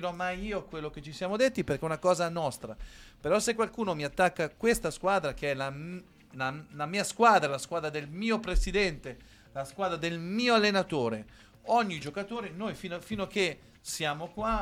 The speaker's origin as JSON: {"language": "Italian", "town": "Ancona", "region": "Marche", "country": "Italy", "said": "è la mia città, non è che io sono a Cesena, come dicono, però sono di Ancona"}